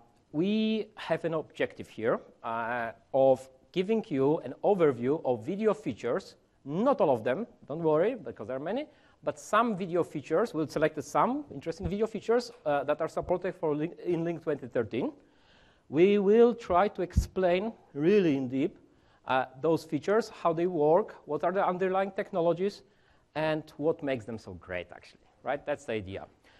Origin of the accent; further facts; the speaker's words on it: Poland; English is a second language; As you can hear, probably already from my accent, I'm not from US, I'm from Poland.